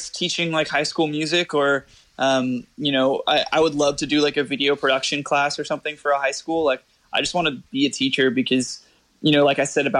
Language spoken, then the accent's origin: English; California, United States; She's from Florida. Obviously, I'm from California.